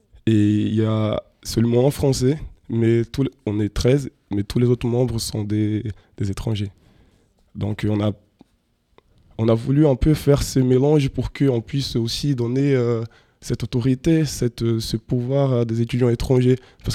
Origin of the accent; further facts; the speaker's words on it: Brazil; French is a second language; now in France; Alors, je viens du Brésil. Je suis en France depuis 2019.